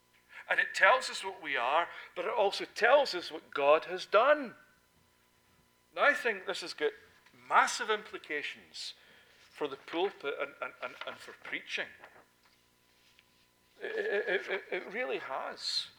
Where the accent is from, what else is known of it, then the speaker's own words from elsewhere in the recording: Scotland, United Kingdom; I remember growing up in Scotland, and often at the end of a service I would hear the old ladies, the old caiachs as we would call them.